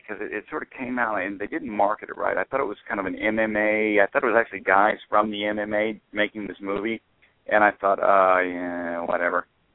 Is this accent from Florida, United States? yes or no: yes; Atlantic Beach, Florida, United States; I grew up near Jacksonville, I grew up in a little town called Atlantic Beach